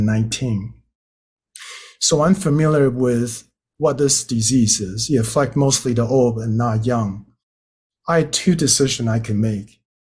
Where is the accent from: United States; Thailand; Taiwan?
Taiwan; I'm from Taiwan. My family are from China.